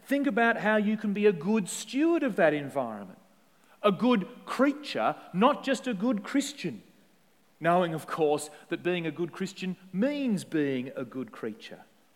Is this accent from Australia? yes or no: yes; Tasmania, Australia; recently in Tasmania, my home state, in a town not actually very far from where I grew up